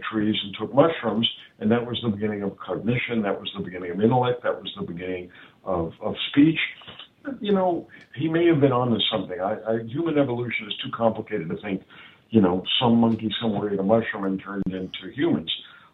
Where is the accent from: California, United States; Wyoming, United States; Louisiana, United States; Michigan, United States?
Louisiana, United States; New Orleans; And that is why in my hometown in New Orleans, which was French before it was American, we still drink coffee with chicory.